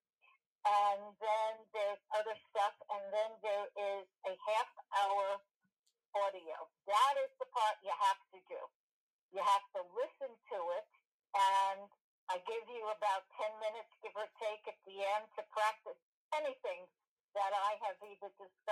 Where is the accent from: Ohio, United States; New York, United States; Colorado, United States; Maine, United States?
New York, United States; moved away as an adult; also born or lived in Florida; now in Costa Rica; And I'm from New York, born in New York, and spent 18 and a half years in New York, and then moved to Florida. And now, long story, it doesn't matter, I'm in Costa Rica.